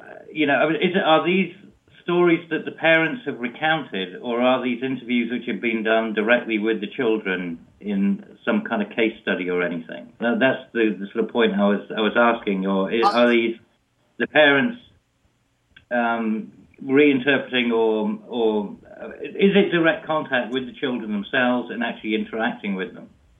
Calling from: England, United Kingdom; I'm calling from England, your home nation.

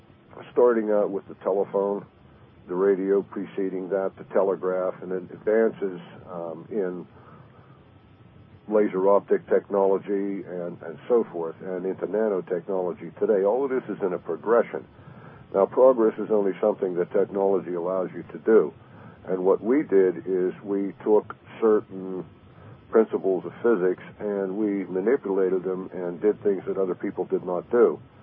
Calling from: Pennsylvania, United States; from Pennsylvania.

